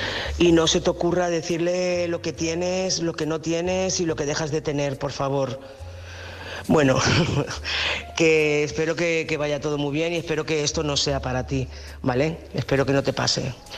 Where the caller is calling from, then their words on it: Tarragona, Catalonia, Spain; de Tarragona.